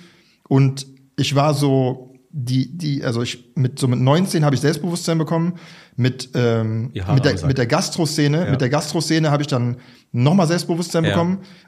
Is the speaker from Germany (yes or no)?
yes; Germany; Ich bin als Erster ein Deutscher.